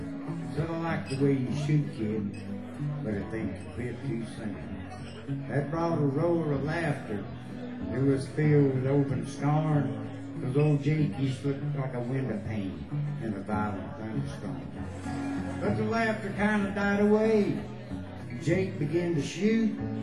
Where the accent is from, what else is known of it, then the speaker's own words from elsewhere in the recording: North Carolina, United States; I'm from Western North Carolina. I grew up in rural Western North Carolina. When I say rural, I mean rural. Out in the mountains.